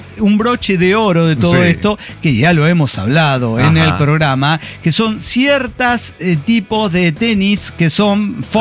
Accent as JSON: {"language": "Spanish", "town": "Toluca", "region": "State of Mexico", "country": "Mexico", "said": "Yo soy el locochón de Toluca."}